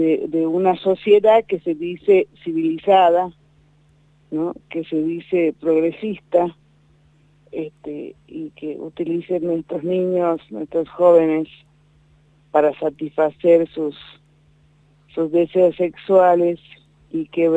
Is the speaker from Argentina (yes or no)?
yes; Salta, Argentina; No sé en Chaco, pero acá en Salta, porque yo soy de Salta